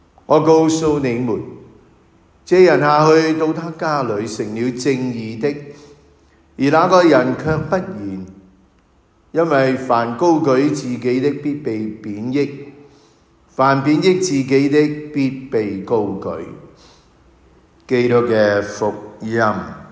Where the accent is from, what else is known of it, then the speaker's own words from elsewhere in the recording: Hong Kong; 可能都系我哋香港人啊！